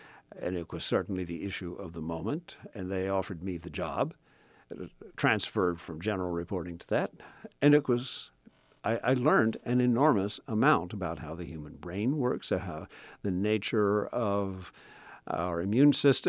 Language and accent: English; Kentucky, United States; Yeah, well, I grew up in Fleming County on an apple orchard and a tobacco farm.